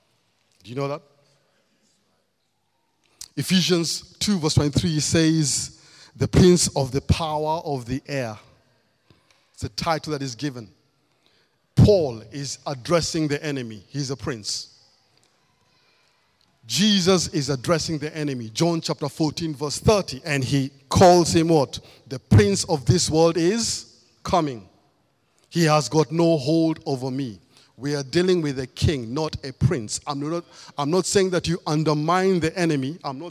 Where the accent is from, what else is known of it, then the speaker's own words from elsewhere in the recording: Kenya; now in United Kingdom; You see, I come from Kenya. In Kenya, we were colonized by the British.